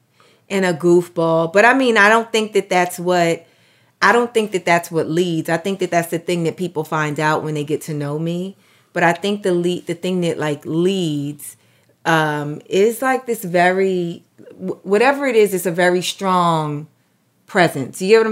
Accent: Harlem, New York, United States; also born or lived in Brooklyn; But yeah, I was born in Brooklyn and I grew up in Harlem. And I always feel like that's where my heart is, you know, always.

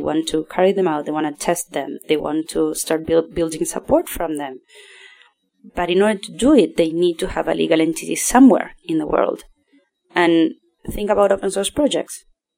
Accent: Argentina; look, I'm from Argentina, and I come from a country where ballot boxes are still stolen and burned after elections.

